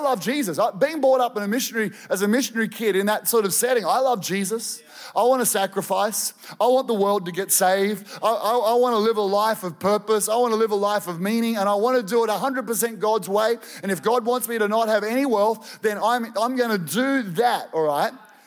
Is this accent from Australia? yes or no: yes; Boisdale, Victoria, Australia; I grew up on a dairy farm in Boysdale, Victoria, population 75. All right. My parents were once missionaries to the Northern Territory.